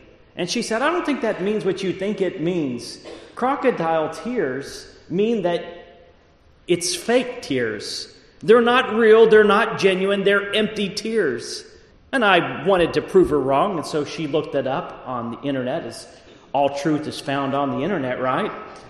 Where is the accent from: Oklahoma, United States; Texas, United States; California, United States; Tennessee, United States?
Texas, United States; I grew up in Texas. I learned Texas history.